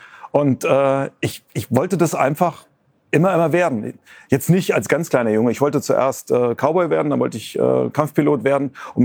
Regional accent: Rhineland-Palatinate, Germany; Also ich bin ja in der Nähe von Mainz aufgewachsen

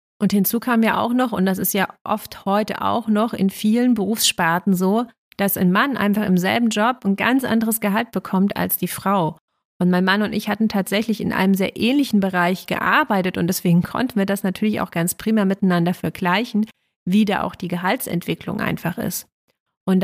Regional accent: East Germany, Germany; Ich bin in Ostdeutschland groß geworden

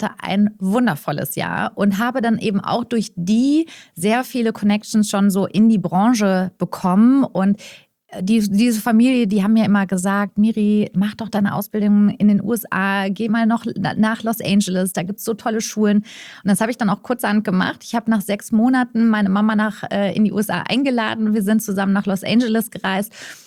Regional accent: Witten, North Rhine-Westphalia, Germany; Ich bin aufgewachsen in Witten im Ruhrgebiet und bin auf eine Waldorfschule gegangen

